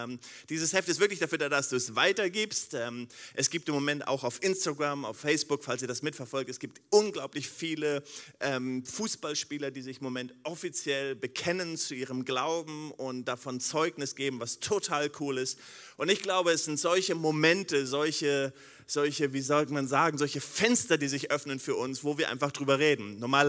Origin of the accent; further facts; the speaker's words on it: Switzerland; born there; Ich bin hier in der Schweiz geboren.